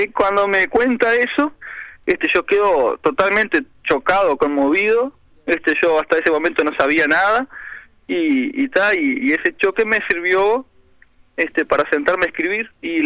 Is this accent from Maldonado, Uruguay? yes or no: no; Rivera, Uruguay; now in Paysandú, Uruguay; Mi idea de venir a Paysandú, yo soy de Rivera, mi idea de venir a Paysandú fue poder tener alguna profesión